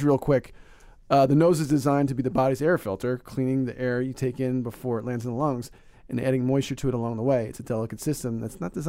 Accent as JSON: {"language": "English", "region": "Northeast", "country": "United States", "said": "I'm from the Northeast."}